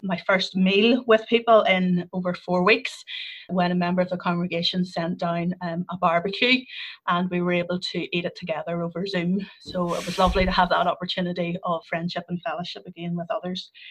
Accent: Belfast, Northern Ireland, United Kingdom; now in Omagh, United Kingdom; I am originally from Belfast, so I'm living on my own here in Omagh

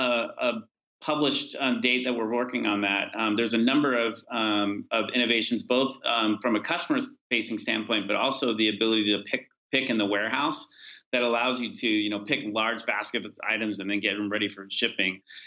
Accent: California, United States; I grew up in California and there wasn't at the time a lot of Walmarts around when I grew up.

